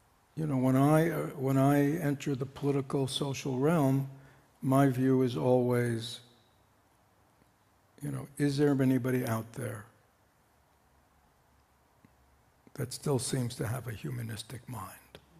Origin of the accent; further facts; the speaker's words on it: United States; I'm an American, I can ask anything.